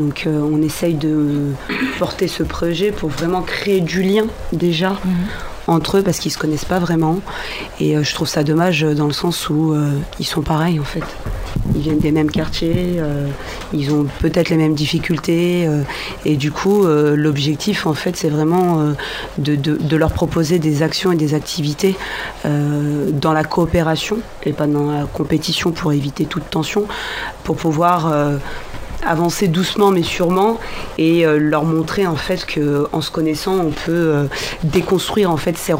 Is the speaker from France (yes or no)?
yes; Beaumont, France; j'ai fréquenté le lycée Évariste Galois, je suis originaire de Beaumont.